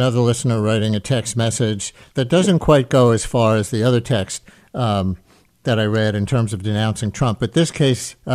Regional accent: United States; That would be my duty as an American.

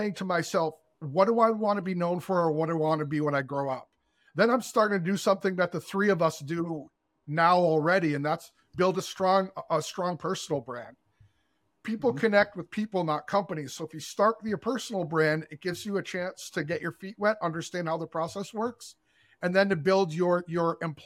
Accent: Massachusetts, United States; I'm from Massachusetts.

